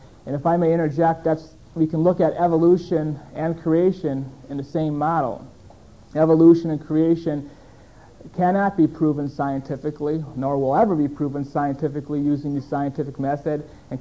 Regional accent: Milwaukee, Wisconsin, United States; I am a Polak from Milwaukee, as some people call me. Some people call me a cheesehead, and that's fine. We're from Wisconsin.

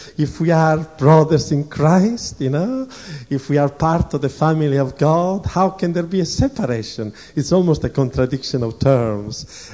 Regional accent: Italy; as I grew up in Italy, I was always a heretic, Protestant, heretical Protestant.

